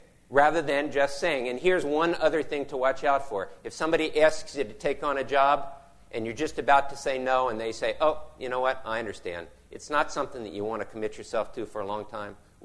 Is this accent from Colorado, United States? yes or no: no; New Orleans, Louisiana, United States; I grew up here in New Orleans, and I lived in the same house from the time I was a year and a half old till the time I was 18.